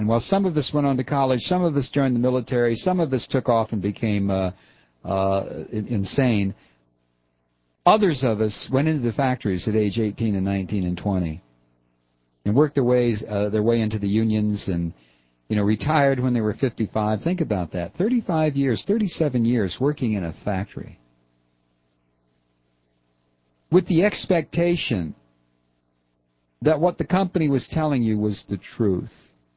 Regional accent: United States; I guess because of my age and the period of time that I grew up in the United States

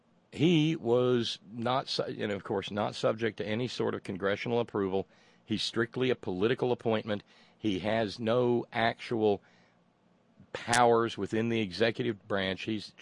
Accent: Massachusetts, United States; in the bedroom community where I grew up near Boston, school used to start close to Labor Day.

